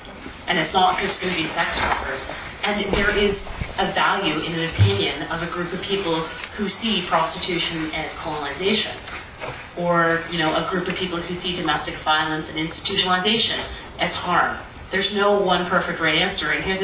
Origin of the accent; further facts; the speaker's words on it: Canada; And I'm not going to stand by it as a Canadian lawyer, as an Indigenous person